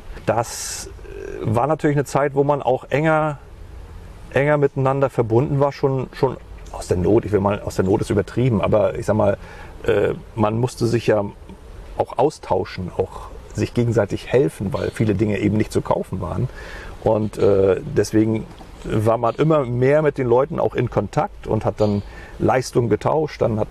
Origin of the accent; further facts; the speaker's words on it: East Germany, Germany; Ich bin ein Kind der Wende. Wir sind in der DDR aufgewachsen